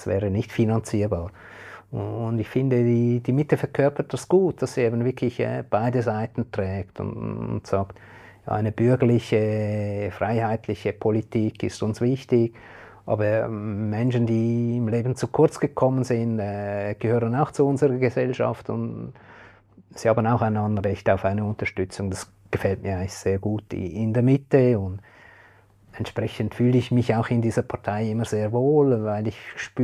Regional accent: Dietikon, Zurich, Switzerland; Also ich meine, ich bin auch in Dittikon aufgewachsen, das war schon in meiner Kindheit eine Stadt mit einem sehr hohen Ausländeranteil.

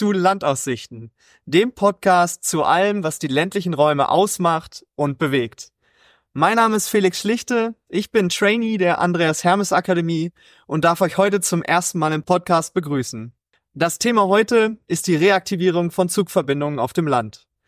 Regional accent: Dörentrup, North Rhine-Westphalia, Germany; Dafür bin ich in meine Heimat gereist, nach Dörentrup in Ostwestfalen-Lippe

